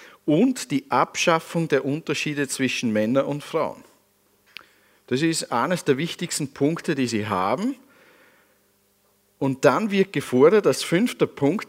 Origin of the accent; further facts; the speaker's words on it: Switzerland; als Schweizer mit dem scharfen SZ-Dingsbumster